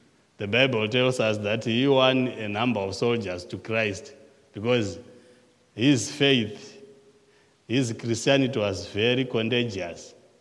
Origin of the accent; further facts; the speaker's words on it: Zimbabwe; I grew up in Zimbabwe, in a rural area where we used cattle as draft power for plowing the fields.